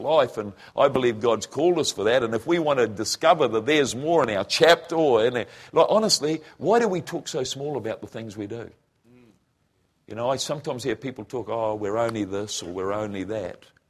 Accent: Croatia; Serb, and so I'm a Croat, okay, my mother is a Croat

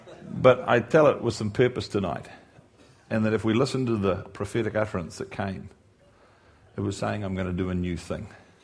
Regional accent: Waiuku, Auckland, New Zealand; born there; I was born in Waiuku, small country town. I was the youngest of six children.

